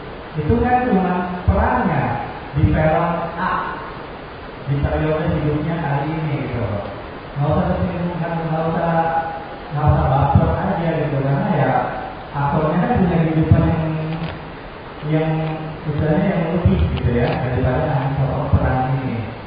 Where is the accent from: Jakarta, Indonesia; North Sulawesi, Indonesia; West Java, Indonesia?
North Sulawesi, Indonesia; Manado; Saya memakan segalanya karena saya dari Manado.